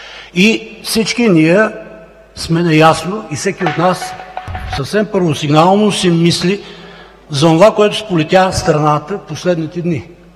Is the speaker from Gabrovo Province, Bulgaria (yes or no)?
no; Plovdiv, Plovdiv Province, Bulgaria; В моя роден град Пловдив съм много горд